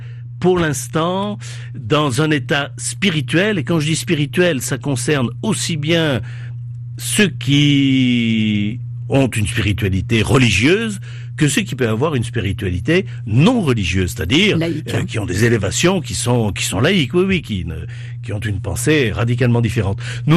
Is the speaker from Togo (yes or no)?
no; Lyon, Auvergne-Rhône-Alpes, France; plus à Lyon, puisque je suis lyonnais